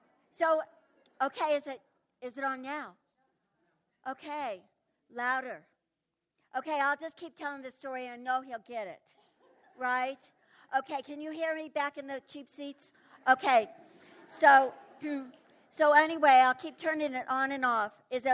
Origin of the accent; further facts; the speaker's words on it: Kansas City, United States; But I remember I grew up in Kansas City, and we lived in a third-story apartment.